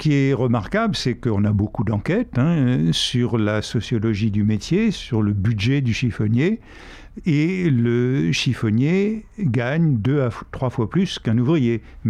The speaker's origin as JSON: {"language": "French", "town": "Paris", "region": "Île-de-France", "country": "France", "tie": "born or raised there", "said": "Quand j'étais enfant à Paris"}